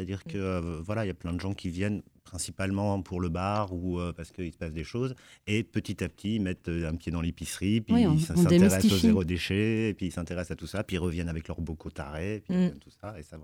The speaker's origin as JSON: {"language": "French", "region": "Grand Est", "country": "France", "said": "Je viens de Meuse et je suis arrivée à la fac."}